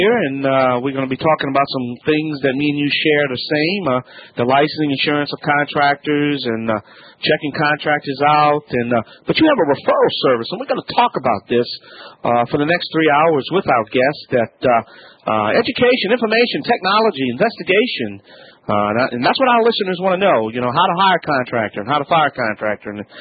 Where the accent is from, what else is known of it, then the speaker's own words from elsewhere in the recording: Louisiana, United States; I'm the Cajun man from the Bayou Land. I'm the originator, not the duplicator. Please don't accept no substitution. I'm proud to say I'm American-born, American-made, and American-proud.